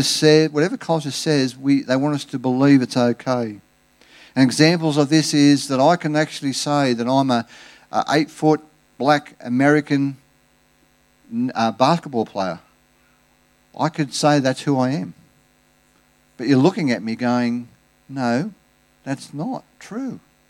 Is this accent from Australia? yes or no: yes; Australia; as an Australian